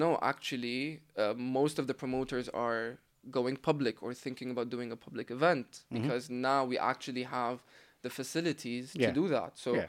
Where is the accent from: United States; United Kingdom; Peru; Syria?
Syria; moved away as an adult; now in Saudi Arabia; Yes, I was raised in Syria.